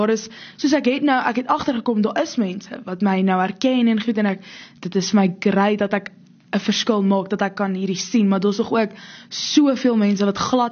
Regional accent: Pretoria, Gauteng, South Africa; Ek is gebore in Pretoria, ook hier so groot geword. Ek is in Afrikaanshoër Meisieskool Pretoria. En ja, ek is matrikulant, so ek is 18.

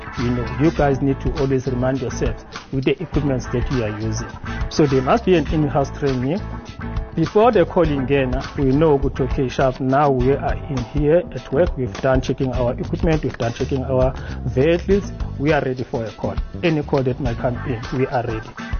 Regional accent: Newcastle, KwaZulu-Natal, South Africa; I am from KwaZulu-Natal in Newcastle.

